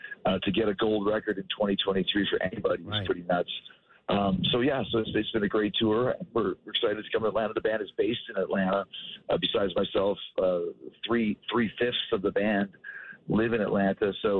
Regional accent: Winnipeg, Manitoba, Canada; Well, I grew up in Winnipeg, so it was a great rock and roll town. It was a great wrestling town, still is.

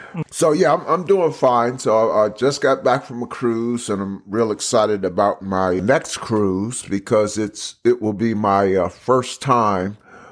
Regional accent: New Jersey, United States; Where in Jersey? Because I'm from up that way.

